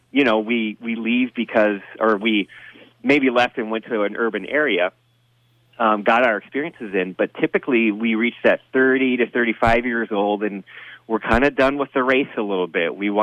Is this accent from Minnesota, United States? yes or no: yes; Hancock, Minnesota, United States; also born or lived in St. Paul; now in New London, United States; I grew up in Hancock, Minnesota, which is down by Morris, Alexandria, Stevens County area. And I grew up there.